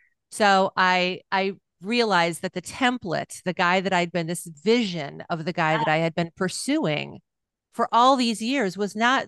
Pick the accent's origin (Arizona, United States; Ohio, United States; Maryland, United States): Ohio, United States; Cleveland; now in Seattle, United States; Right before I moved to Seattle, I decided to Zoom home to Cleveland. I'm from Cleveland, Ohio originally